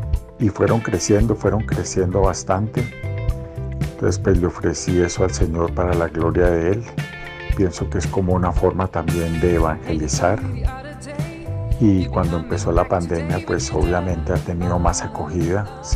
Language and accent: Spanish; Colombia; moved away as an adult; now in Canada; nosotros nos vinimos de Colombia hace 10 años con mi esposa y mis 2 hijas. Somos refugiados acá en Canadá, el gobierno de Canadá nos acogió, nos dio refugio.